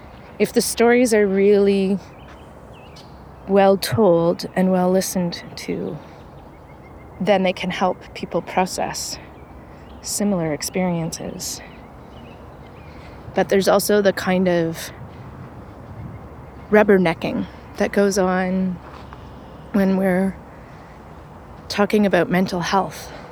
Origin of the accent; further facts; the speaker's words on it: Toronto, Ontario, Canada; I've been a walker ever since high school, growing up in Toronto.